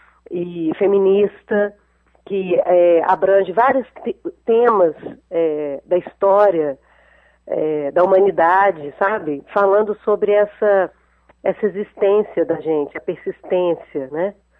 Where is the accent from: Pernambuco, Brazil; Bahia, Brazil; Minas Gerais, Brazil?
Minas Gerais, Brazil; Belo Horizonte; now in England; E eu sou daqui, nasci aqui em Belo Horizonte, sou mineira, mas tem 20 anos que moro na Inglaterra.